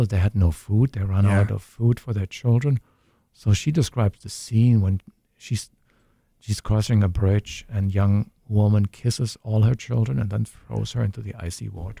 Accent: South Germany, Germany; The town I grew up later on in South Germany had 60,000 people.

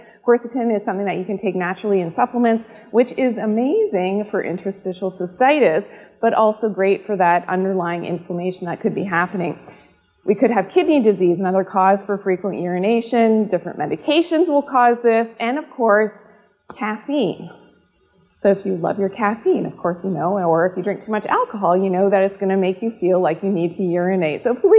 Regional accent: Canada; I'm Canadian

